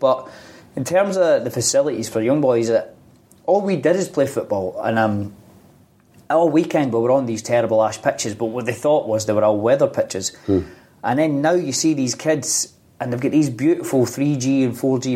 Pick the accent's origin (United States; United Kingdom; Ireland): United Kingdom; Scotland; I suppose being a young boy growing up in Scotland